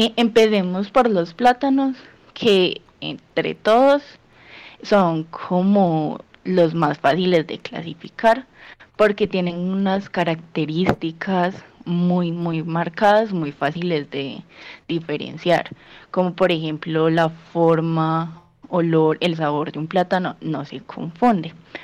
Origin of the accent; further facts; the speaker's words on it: Colombia; son alimentos que tenemos muy presentes en nuestras dietas como colombianos.